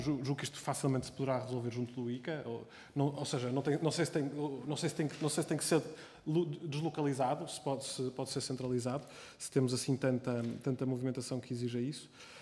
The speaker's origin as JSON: {"language": "Portuguese", "region": "Porto", "country": "Portugal", "said": "Digo eu sou do Porto, portanto falo aqui muito à vontade"}